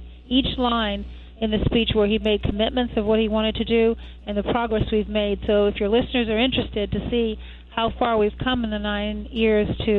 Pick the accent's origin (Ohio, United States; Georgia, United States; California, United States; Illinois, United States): Illinois, United States; Chicago; Well, you know I'm from Chicago, and I know how to dress